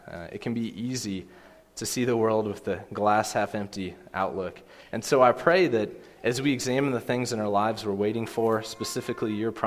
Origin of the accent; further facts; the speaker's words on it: Kansas City, Missouri, United States; Growing up in Kansas City, I knew what it was like to root for the Royals